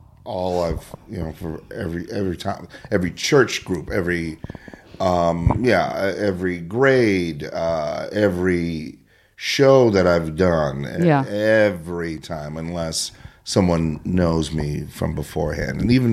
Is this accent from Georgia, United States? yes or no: no; Minneapolis, Minnesota, United States; From Minneapolis.